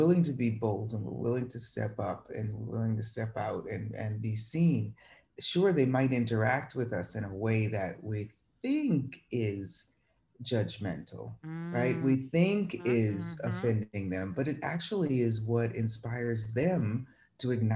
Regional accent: Boston, Massachusetts, United States; moved away as an adult; also born or lived in New York; born and raised in Boston, went to university in New York, even though I was supposed to go to university in Boston, with a scholarship

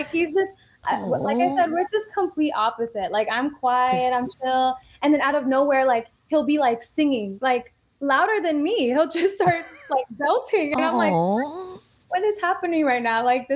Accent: San Diego, California, United States; And this was in my hometown, San Diego.

